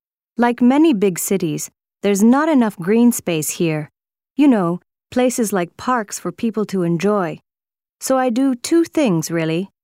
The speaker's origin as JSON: {"language": "English", "town": "Casablanca", "region": "Casablanca-Settat", "country": "Morocco", "said": "I'm from Casablanca."}